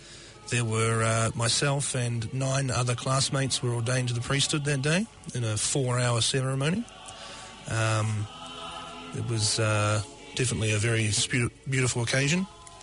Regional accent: Timaru, Canterbury, New Zealand; Yeah, I was born and raised in Timaru, went to Sacred Heart Primary School and Roncalli College, and attended Mass at Sacred Heart Basilica there.

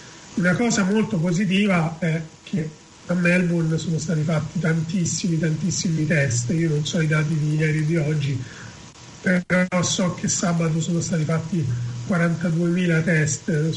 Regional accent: Rome, Lazio, Italy; Io sono di Roma.

